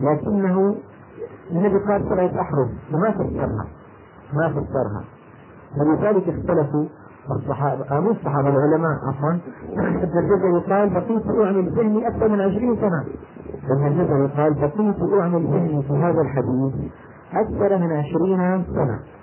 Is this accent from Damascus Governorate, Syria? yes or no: yes; Damascus, Damascus Governorate, Syria; يعني هلا مثلا أنا دمشقي شامي